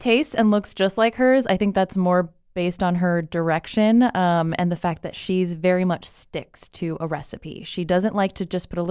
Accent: Miami, Florida, United States; And so she brings it to our home. I'm from Miami.

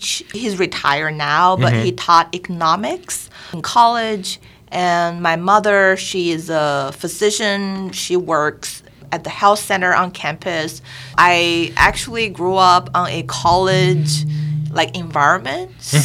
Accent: China; English is a second language; So my hometown, I would describe it as very like industrial because of the railway and the transportation.

